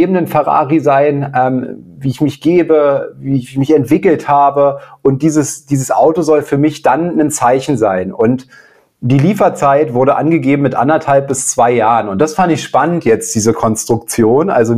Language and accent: German; Berlin, Germany; Ich komme aus Berlin.